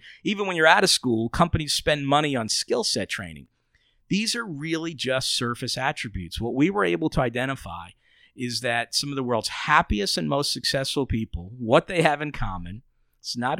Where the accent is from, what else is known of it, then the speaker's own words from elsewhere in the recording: New York, United States; And I just got to tell you, as a New Yorker, we don't like our skin touching many things.